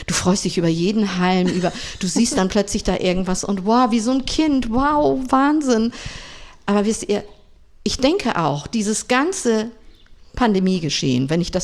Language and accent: German; Tating, Schleswig-Holstein, Germany; ich bin Eiderstedter Dern hier, richtig, ja. Und habe 6 Geschwister, bin halt in Tating groß geworden, habe da auch meine Kindheit verbracht in Tating mit Reiten, Ringreiten, logisch.